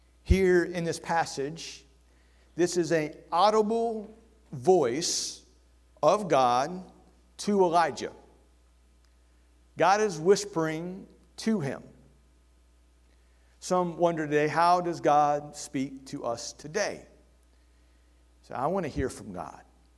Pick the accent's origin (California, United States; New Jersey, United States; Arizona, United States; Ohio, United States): Ohio, United States; Cincinnati; As many of you know, I grew up in Cincinnati. I grew up in the Midwest. There's different seasons there.